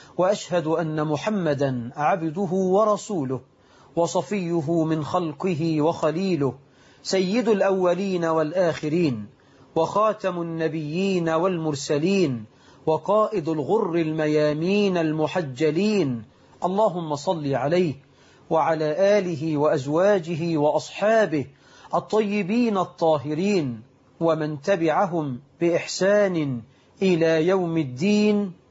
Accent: Egypt

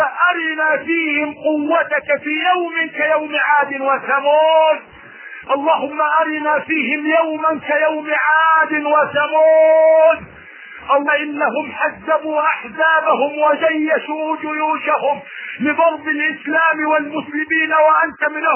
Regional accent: Egypt; بلدنا مصر والعراق

